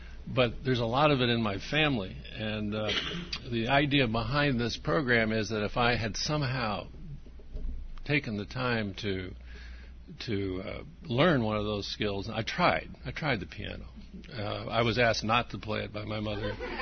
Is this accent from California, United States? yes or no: yes; Glendale, California, United States; born there; I was born in Glendale and had the deep pleasure of doing my graduate work at Caltech